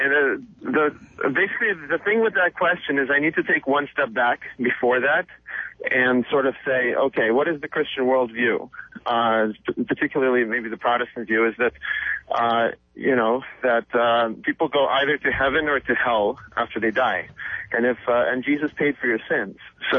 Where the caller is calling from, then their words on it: New York City, New York, United States; Yeah, I'm calling from Brooklyn.